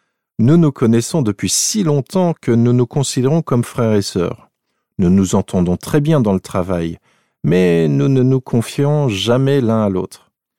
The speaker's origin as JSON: {"language": "French", "town": "Clermont-Ferrand", "region": "Auvergne-Rhône-Alpes", "country": "France", "said": "Nous venons tous les deux de Clermont-Ferrand."}